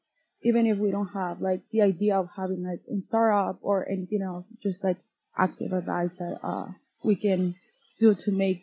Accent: California, United States; I go to UCR, so I'm from California.

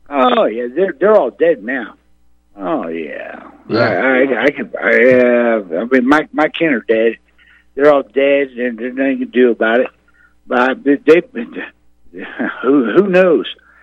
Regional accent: Melbourne, Florida, United States; Yeah, I was born and raised in Melbourne, Florida. And my uncles and my kin grew up around there.

